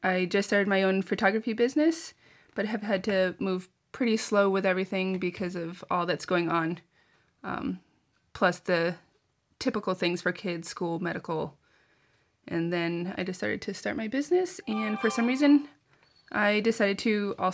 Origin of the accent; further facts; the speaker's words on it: New Boston, New Hampshire, United States; Yes, I do. I was born and raised in New Boston.